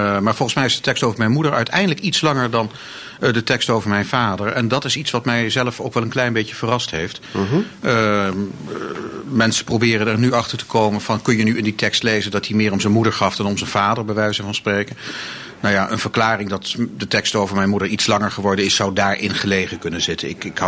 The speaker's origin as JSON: {"language": "Dutch", "town": "Zwolle", "region": "Overijssel", "country": "Netherlands", "tie": "born or raised there", "lives_now": "Groningen, Netherlands", "said": "ik ben vanaf het moment dat ik vanuit mijn jeugd in Zwolle in Groningen terecht ben gekomen, bovenal schrijver geweest."}